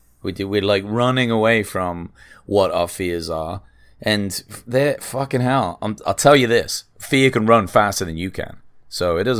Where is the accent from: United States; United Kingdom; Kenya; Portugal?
United Kingdom; England; I'm from England.